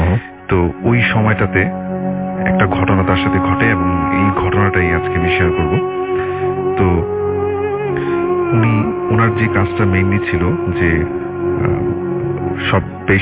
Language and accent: Bangla; Dhaka, Dhaka Division, Bangladesh; পুরান ঢাকা থেকে এসেছি